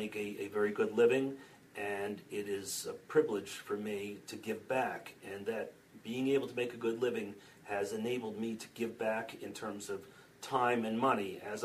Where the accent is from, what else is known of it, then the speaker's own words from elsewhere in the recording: United States; but I'm also an American, and I try very hard to make a difference in America as well, in my community.